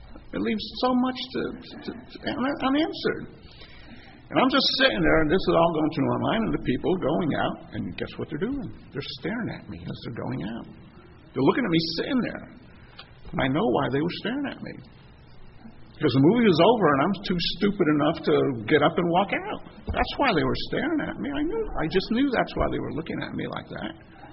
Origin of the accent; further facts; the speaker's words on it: United States; because they see I'm an American, I'm supposed to have more money